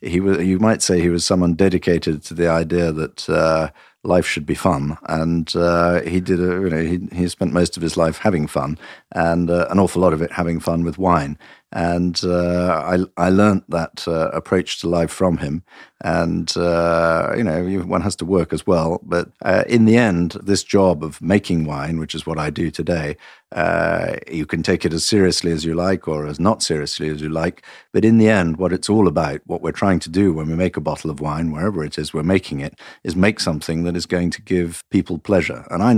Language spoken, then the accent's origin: English; Nottingham, East Midlands, United Kingdom; moved away as an adult; also born or lived in Portugal; now in France; No, I was born in Nottingham in England, and I was educated and brought up in England. But for the last 23 years, I've been living outside England, in Portugal and in France, mostly in the Douro Valley and in Bordeaux.